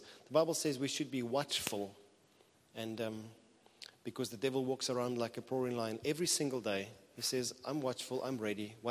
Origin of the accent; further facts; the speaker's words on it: Transvaal, South Africa; And I come from Transvaal, niemand swam in it.